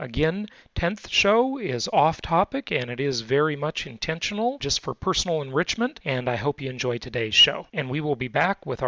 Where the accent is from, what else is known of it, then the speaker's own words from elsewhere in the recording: Los Angeles, California, United States; And you're coming to us from Los Angeles, where I grew up, my hometown.